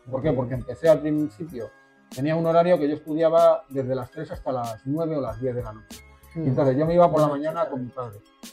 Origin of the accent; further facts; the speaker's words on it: Madrid, Community of Madrid, Spain; A ver, mi barrio era por la zona de Legazpi y era una zona que, normal, de clase trabajadora.